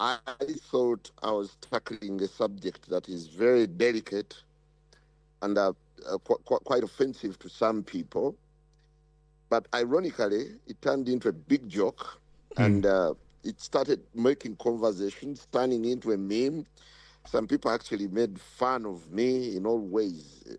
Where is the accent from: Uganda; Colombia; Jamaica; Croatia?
Uganda; I am from Uganda.